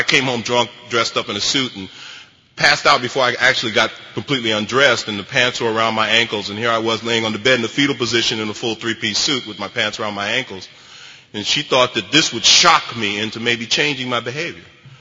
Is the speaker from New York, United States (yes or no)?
yes; Bronx, New York, United States; Because I grew up in the South Bronx, and if you had a mother like I had and you had a family like I had and you lived in the neighborhood I lived, you'd be drinking too.